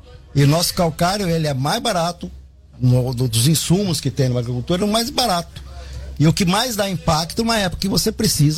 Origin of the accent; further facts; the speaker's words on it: Jardim, Mato Grosso do Sul, Brazil; Eu sou de Jardim, a gente já ouve falar, já escuta falar sobre a rota já faz muitos anos